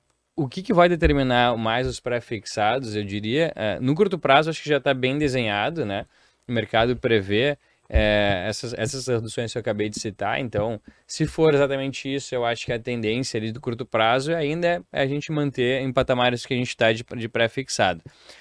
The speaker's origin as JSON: {"language": "Portuguese", "region": "Rio Grande do Sul", "country": "Brazil", "said": "Para nós aqui, que somos gaúchos, 20 de setembro é o dia que a gente comemora"}